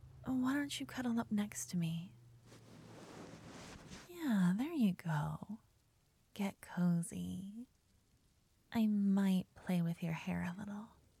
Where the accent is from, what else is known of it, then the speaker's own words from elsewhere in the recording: Canada; You haven't heard my French accent. It's really bad. Even for a Canadian, trust me.